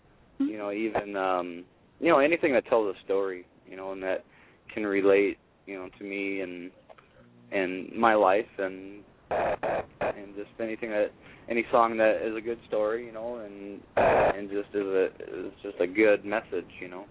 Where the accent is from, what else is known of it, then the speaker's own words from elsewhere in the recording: Minnesota, United States; the area where I'm originally from, which is southeast Minnesota, and I there was a local club down at my hometown